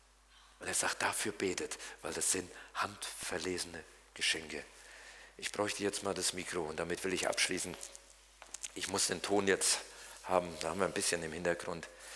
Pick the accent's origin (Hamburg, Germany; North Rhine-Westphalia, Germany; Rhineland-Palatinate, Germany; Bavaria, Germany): North Rhine-Westphalia, Germany; Und dann kam er noch aus meiner Heimat, dem Siegerland.